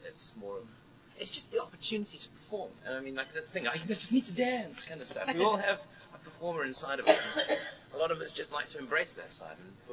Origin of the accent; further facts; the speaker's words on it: South Africa; moved away as an adult; I grew up in South Africa. I grew up in a time when apartheid was there, where it wasn't a pleasant place to be.